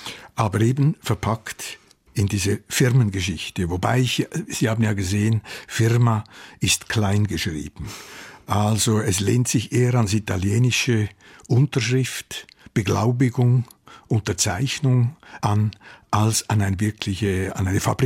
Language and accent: German; Menziken, Aargau, Switzerland; wir hatten ein großes Aluminiumwerk in Menziken, wo ich aufgewachsen bin.